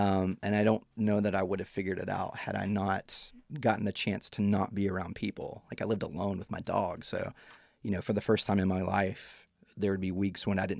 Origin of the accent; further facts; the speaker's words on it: Baptist Valley, Virginia, United States; born there; So I was born in Baptist Valley, Virginia.